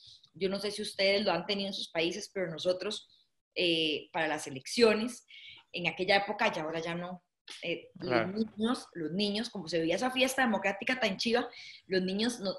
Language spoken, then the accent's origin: Spanish; San Carlos, Alajuela, Costa Rica; Soy de una familia rural, yo no soy de San José, yo soy de San Carlos, que está a 2 horas de San José.